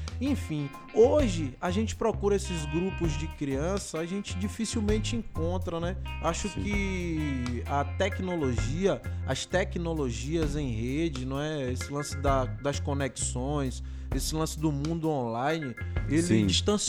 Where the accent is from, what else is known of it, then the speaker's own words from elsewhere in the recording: Salvador, Bahia, Brazil; Nascido e criado na Rua do Curralinho, Ilha Amarela, Salvador, Bahia.